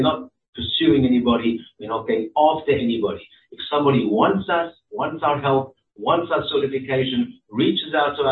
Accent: South Africa; I am South African, proudly South African

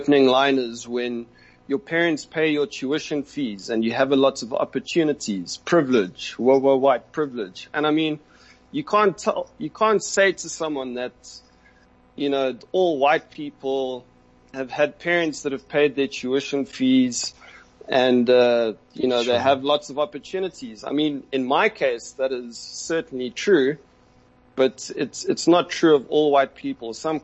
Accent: Johannesburg, Gauteng, South Africa; born there; I was born in Joburg, actually.

